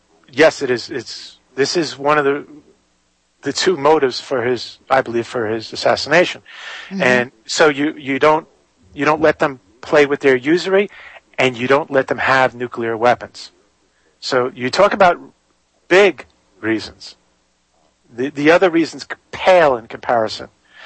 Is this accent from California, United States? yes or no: no; New York City, New York, United States; I'm from New York City, and the head person was Cardinal Spellman.